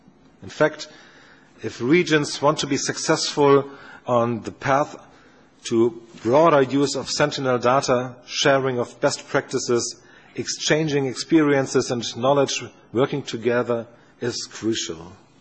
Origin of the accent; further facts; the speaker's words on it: Bremen, Germany; my hometown Bremen has learned that Nereus serves as an important tool to exchange knowledge and experience